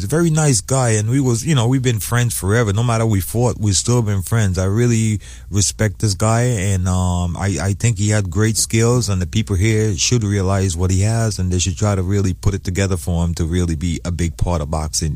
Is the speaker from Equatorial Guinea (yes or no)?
no; U.S. Virgin Islands; also born or lived in St. Kitts; I was born in St. Kitts, raised up in the Virgin Islands.